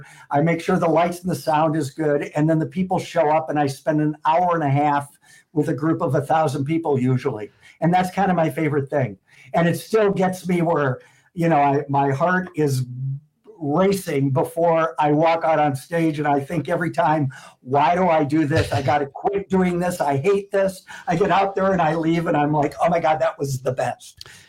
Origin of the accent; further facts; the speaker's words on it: Milwaukee, Wisconsin, United States; a city like Indianapolis felt so much like my hometown of Milwaukee.